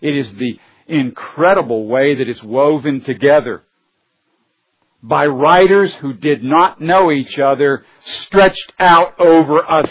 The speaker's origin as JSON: {"language": "English", "country": "United States", "said": "I am an American in this particular generation, and I was raised in this particular economic status"}